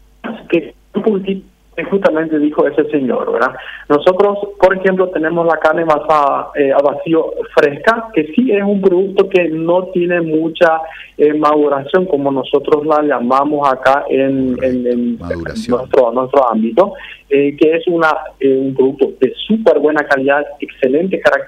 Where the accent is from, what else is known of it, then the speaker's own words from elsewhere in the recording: Paraguay; nosotros como paraguayos